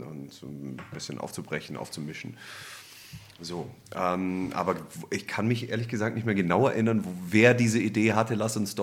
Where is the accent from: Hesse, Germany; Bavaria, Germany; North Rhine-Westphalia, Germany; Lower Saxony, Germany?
Bavaria, Germany; Munich; in München, wo ich herkomme